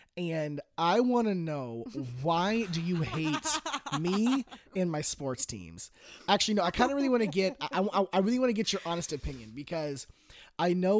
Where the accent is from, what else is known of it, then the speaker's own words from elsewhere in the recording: Indiana, United States; born there; because I was born in Indiana, I am a Indianapolis Colts fan.